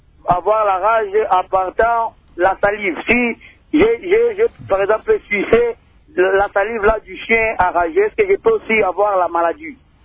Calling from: Kindu, Maniema, DR Congo; Ici chez nous, au Maniema, précisément à Kindu

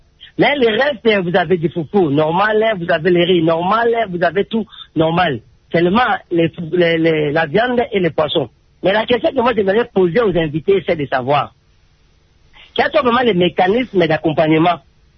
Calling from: Mbandaka, Équateur, DR Congo; Moi, j'aimerais faire des petites observations ici chez nous en Mbandaka.

